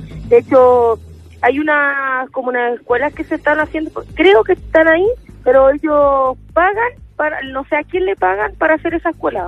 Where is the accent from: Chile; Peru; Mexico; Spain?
Chile; Ñuñoa, Santiago Metropolitan; born there; yo nací en Ñuñoa